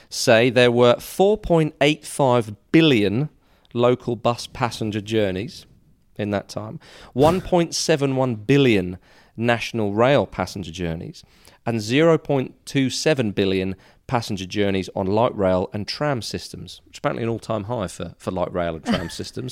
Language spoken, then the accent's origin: English; Wales, United Kingdom; British, I'm Welsh.